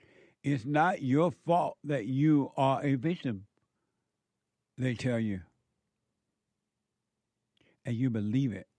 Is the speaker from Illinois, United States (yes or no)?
no; Alabama, United States; And my background is uneducated.